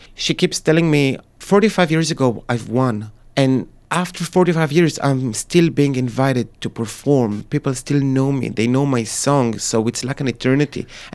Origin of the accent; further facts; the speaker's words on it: Israel; I'm from Israel.